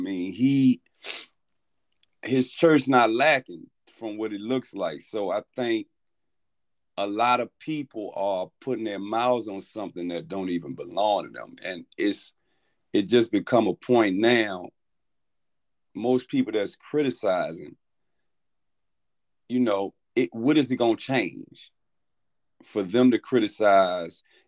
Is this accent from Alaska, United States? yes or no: no; Philadelphia, Pennsylvania, United States; moved away; as I got older, I moved to North Carolina from Philadelphia and in college.